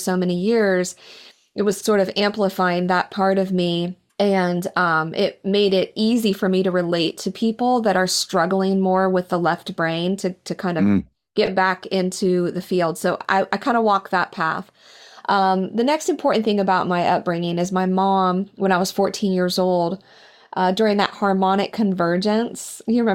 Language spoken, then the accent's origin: English; Indiana, United States; I grew up in Indiana, just north of Indianapolis.